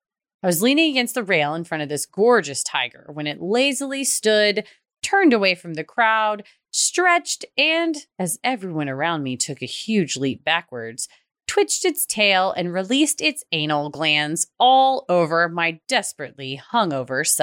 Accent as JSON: {"language": "English", "country": "Canada", "said": "Plus, I'm Canadian, so I basically apologize for being a nuisance"}